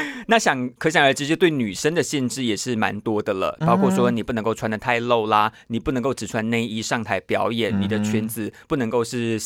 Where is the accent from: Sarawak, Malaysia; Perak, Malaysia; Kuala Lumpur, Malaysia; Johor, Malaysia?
Sarawak, Malaysia; 像我来自沙拉越，沙拉越当地的原住民是比我更会喝酒的那种、